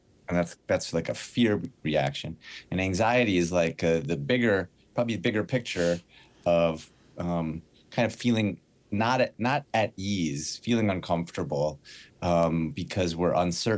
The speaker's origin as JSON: {"language": "English", "town": "Jamestown", "region": "North Dakota", "country": "United States", "tie": "born or raised there", "said": "I grew up in North Dakota, Jamestown, North Dakota."}